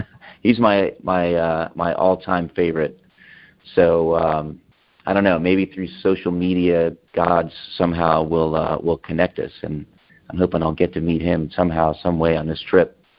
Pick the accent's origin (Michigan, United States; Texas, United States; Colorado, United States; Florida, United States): Florida, United States; I am a Rays fan, born and raised in Florida, so the Tampa Bay Rays are my team. Lived in St. Pete for a while